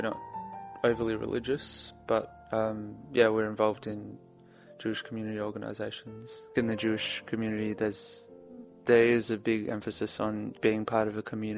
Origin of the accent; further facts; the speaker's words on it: Elsternwick, Victoria, Australia; I'm from Elsternwick.